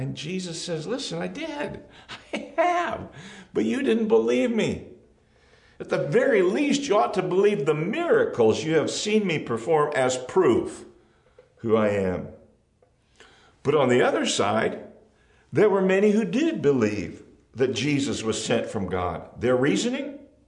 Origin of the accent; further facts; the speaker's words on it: Nebraska, United States; And while we grew up in Northeast Nebraska, our father was originally from Oklahoma.